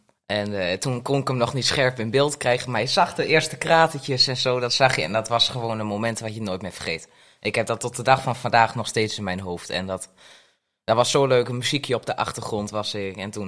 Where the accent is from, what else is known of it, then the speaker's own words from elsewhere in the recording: Hengelo, Overijssel, Netherlands; born there; now in Almelo, Netherlands; Ik ben 15 jaar oud. Ik ben geboren in Hengelo. En ik ben in 2021 in Almelo komen wonen.